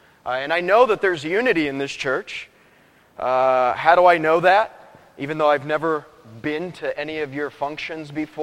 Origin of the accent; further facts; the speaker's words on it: Sacramento, California, United States; I grew up in Sacramento. Sacramento is home. And about 7 years ago, my wife and I, we moved down to Southern California